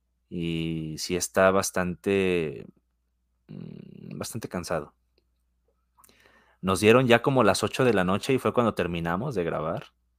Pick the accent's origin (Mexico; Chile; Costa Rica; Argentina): Mexico; Guadalajara, Jalisco; tengo 31 años. Soy de Guadalajara, Jalisco, México.